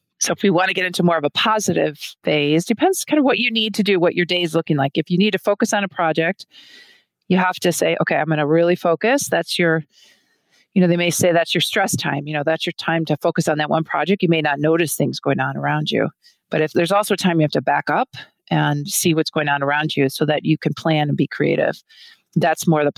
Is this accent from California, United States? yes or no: no; Cleveland, Ohio, United States; We're from Cleveland, Ohio. So we talk about the CLE framework.